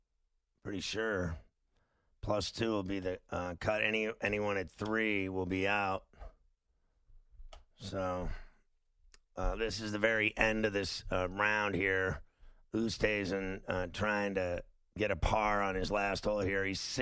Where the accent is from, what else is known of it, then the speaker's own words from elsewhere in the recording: Pittsburgh, Pennsylvania, United States; now in New York, United States; because I grew up there in Pittsburgh, you get the same weather, and then it comes here to New York.